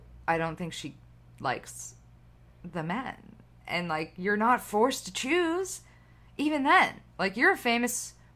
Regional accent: Pennsylvania, United States; And I'm from Pennsylvania.

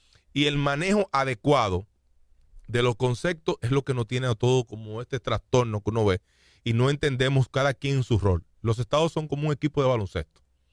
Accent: Dominican Republic; nosotros somos República Dominicana

